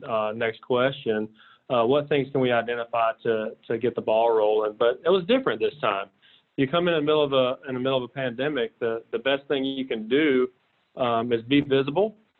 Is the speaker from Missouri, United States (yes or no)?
no; Florida, United States; But I come from Central Florida. I started my career over at Lake Wales Medical Center in Central Florida